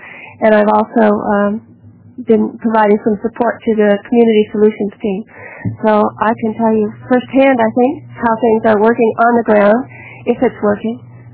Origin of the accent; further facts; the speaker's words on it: Grants Pass, Oregon, United States; from Grants Pass.